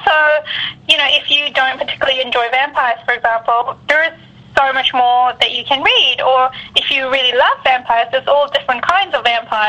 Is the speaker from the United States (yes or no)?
no; New Zealand; definitely I'm as much a Kiwi as I am Indian, and so that's been really great.